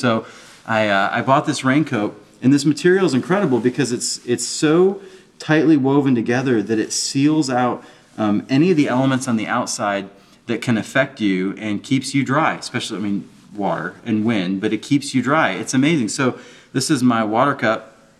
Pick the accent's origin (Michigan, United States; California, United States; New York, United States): Michigan, United States; But they didn't know that I grew up in Michigan, which is the place that you send happy people to become unhappy, okay?